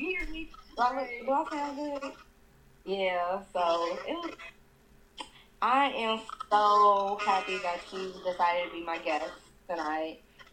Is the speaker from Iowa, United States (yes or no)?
no; Fayetteville, North Carolina, United States; If y'all don't know, that's Fayetteville. It's my hometown, so don't talk shit about it.